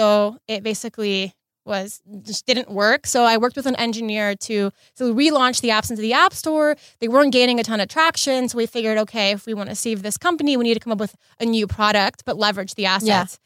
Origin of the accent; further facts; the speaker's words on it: Los Angeles, California, United States; So I'm an LA native. I was born and raised in LA, born and raised in the West Side. And after high school, I then became a sort of Bay Area transplant.